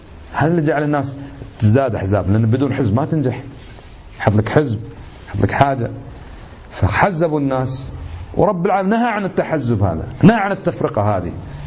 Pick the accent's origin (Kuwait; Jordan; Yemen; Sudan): Kuwait; وهذا عندنا والله في الكويت يا أخوان، عندنا في الكويت ناس